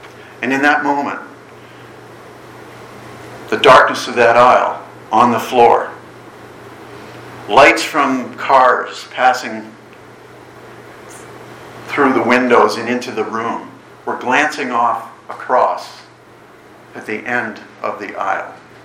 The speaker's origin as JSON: {"language": "English", "region": "New England", "country": "United States", "tie": "born or raised there", "also_born_or_lived": "Florida", "said": "I grew up in New England. I lived there and then worked for SeaWorld of Florida for a few years after marrying my Canadian wife, Joanne. And we had returned to Massachusetts for various reasons."}